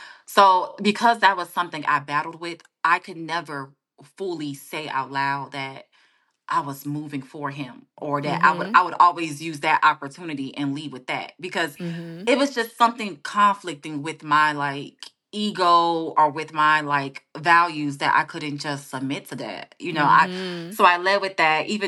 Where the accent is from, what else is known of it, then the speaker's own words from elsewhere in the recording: Tampa, Florida, United States; also born or lived in Tallahassee / Miami; I'm a real Florida girl. Yeah. So for me to, listen, I grew up in Tampa. I went to school in Tallahassee. I was in Miami for about 8 years. Like, I'm a real, real, like, my roots are just buried in Florida.